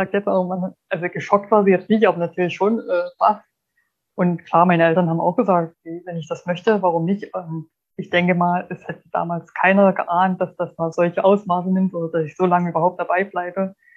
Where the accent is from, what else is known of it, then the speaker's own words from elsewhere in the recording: Eilenburg, Saxony, Germany; Also in meiner Heimatstadt in Eilenburg stehen drei kleine Schanzen. Man mag es kaum glauben, weil Eilenburg gerade mal 72 Meter über Meeresspiegel liegt.